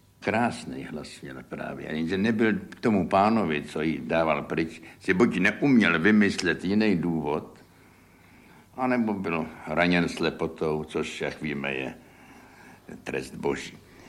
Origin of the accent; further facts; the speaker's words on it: Prague, Czechia; Já si vidíš, jaký jsem Pražák.